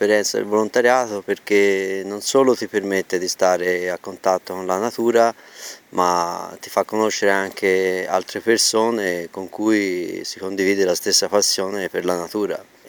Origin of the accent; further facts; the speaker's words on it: Florence, Tuscany, Italy; ho 48 anni e sono di Firenze.